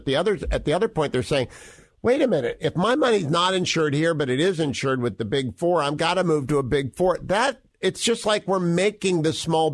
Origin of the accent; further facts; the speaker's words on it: Warren, Ohio, United States; I'm from Warren, Ohio, and I'm a Browns fan.